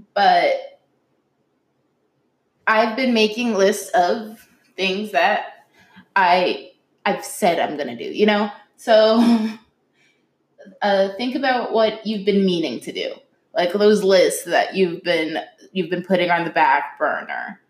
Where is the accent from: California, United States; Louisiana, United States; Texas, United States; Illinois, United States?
Louisiana, United States; New Orleans; I remember growing up in New Orleans and having to leave.